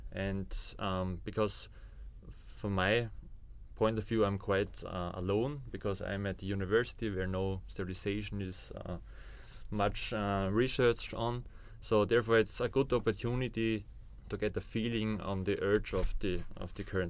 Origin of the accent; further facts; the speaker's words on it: Austria; I'm from Austria.